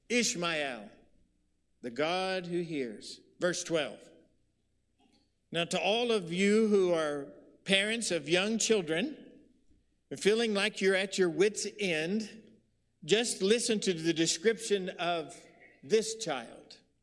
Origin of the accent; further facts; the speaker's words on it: Odessa, Texas, United States; I'm from Odessa. Now I know, can anything good come out of Odessa? No. Well, in Odessa, you play football, right? And you work in the oil field.